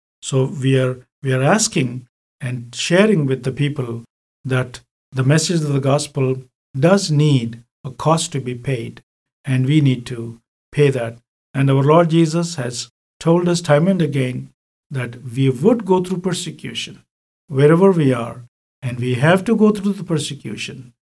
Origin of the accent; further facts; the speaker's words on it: India; we are born and brought up in this country of India, and we are truly Indian, and we love our country, we love our people